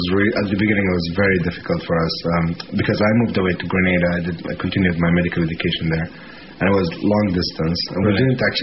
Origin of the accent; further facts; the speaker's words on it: Dubai, United Arab Emirates; also born or lived in Scotland; I'm from Dubai, from United Arab Emirates.